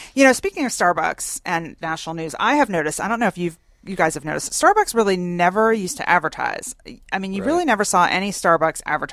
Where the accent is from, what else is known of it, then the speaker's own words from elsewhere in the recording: Northeast, United States; Like I came here from the Northeast, as did my lovely co-host